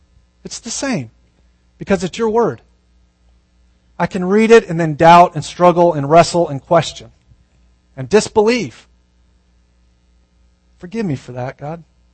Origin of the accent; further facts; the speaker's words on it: Arizona, United States; Snowball would have been better, but we're from Arizona. We don't know what those are.